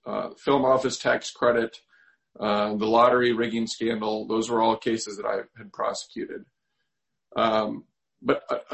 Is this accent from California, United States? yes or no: no; Decorah, Iowa, United States; I had gotten my interest in public service from growing up in Decorah.